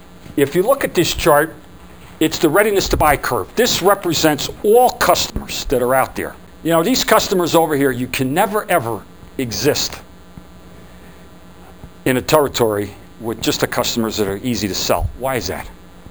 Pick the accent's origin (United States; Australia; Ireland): Ireland; I was from Ireland